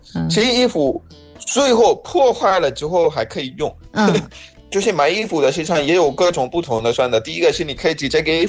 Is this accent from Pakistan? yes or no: yes; Pakistan; Chinese is a second language; 我巴基斯坦哈鲁每次都是差不多 an office。